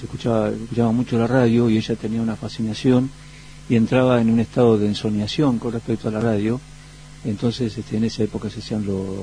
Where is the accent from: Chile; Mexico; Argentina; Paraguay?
Argentina; Coronel Pringles, Buenos Aires Province; Una es la marca de la infancia, que es mi pueblo en Coronel Pringles